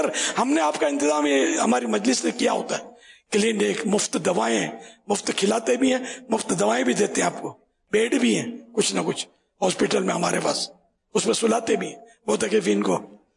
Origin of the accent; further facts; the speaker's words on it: Karachi, Sindh, Pakistan; born there; میں گجراتی نہیں ہوں, مہمان ہوں گجرات صوبے کا, ہمارے ماں باپ میں تو کراچی میں پیدا ہوا ہوں, گجراتی ہے انڈین گجرات.